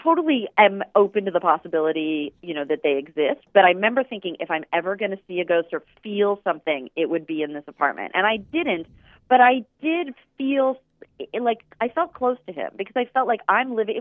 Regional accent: Fresno, California, United States; I mean, I grew up in Fresno, and but I didn't have to stay there in my mind.

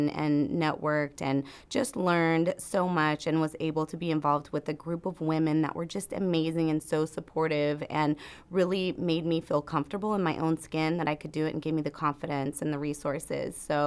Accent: California, United States; I grew up on Silver Strand Beach.

